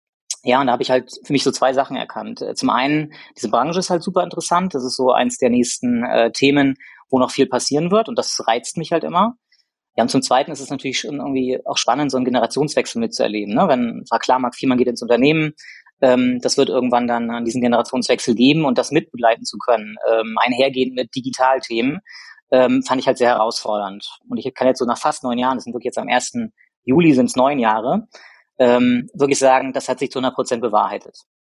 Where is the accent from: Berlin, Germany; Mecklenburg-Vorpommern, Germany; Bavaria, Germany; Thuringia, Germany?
Mecklenburg-Vorpommern, Germany; Rostock; born there; Ich bin gebürtiger Rostocker und da ist so Hamburg dann so die nächstgelegene größere Stadt, in der man dann auch arbeiten will.